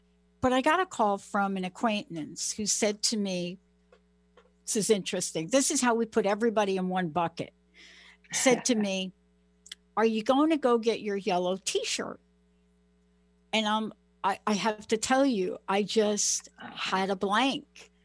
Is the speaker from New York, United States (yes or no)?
yes; New York, United States; also born or lived in New Jersey, United States; I'm from New York and New Jersey. I'm from the East Coast.